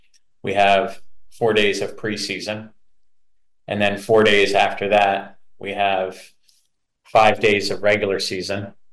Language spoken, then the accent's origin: English; Annapolis, Maryland, United States; I grew up in Annapolis